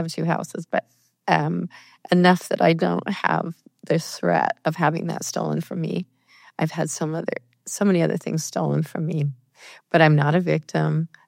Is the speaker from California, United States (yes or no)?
no; Salt Lake City, Utah, United States; I'm from Salt Lake City, Utah.